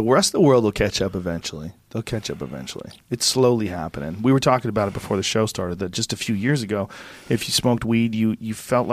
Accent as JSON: {"language": "English", "town": "Boston", "region": "Massachusetts", "country": "United States", "tie": "born or raised there", "said": "When I was a kid growing up in Boston, Hagler was the middleweight champion of the world."}